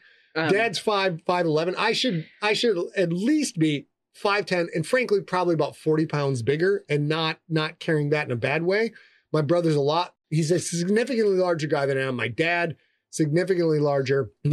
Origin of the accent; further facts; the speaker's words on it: Sheboygan, Wisconsin, United States; I was from Sheboygan. We had a lot of fellas with a fucking chaw in.